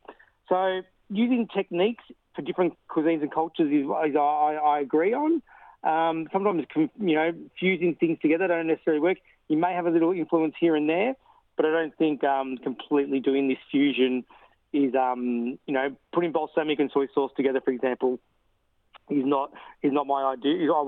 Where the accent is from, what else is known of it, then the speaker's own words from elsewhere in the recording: Australia; born there; I am an Aussie-born, half Anglo-Indian, half Italian. So my Indian repertoire has been very specific to my dad's region where he came from Madras